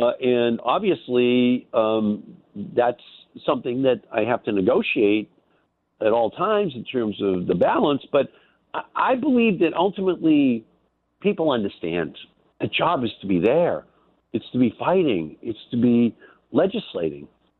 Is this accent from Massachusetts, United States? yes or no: yes; Malden, Massachusetts, United States; from Malden